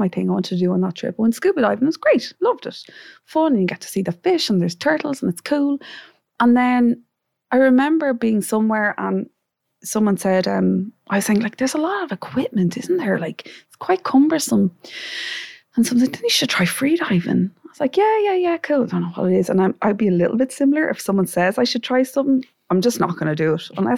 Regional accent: Leixlip, Kildare, Ireland; I'm from Leixlip in County Kildare. It's obviously not by the sea

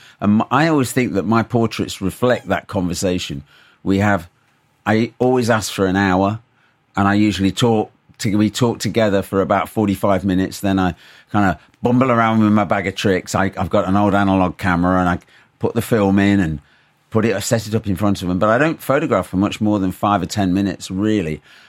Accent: Leicester, East Midlands, United Kingdom; I came from a Midlands working class family. I'm from Leicester.

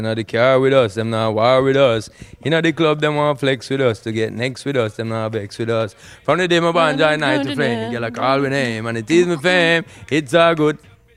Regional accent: England, United Kingdom; because I'm English.

